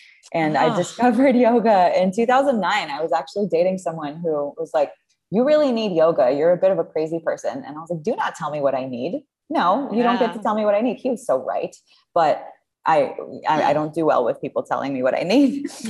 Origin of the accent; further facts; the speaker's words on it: Israel; moved away as an adult; also born or lived in France; now in Los Angeles, United States; No, I was born in France. I grew up in Israel.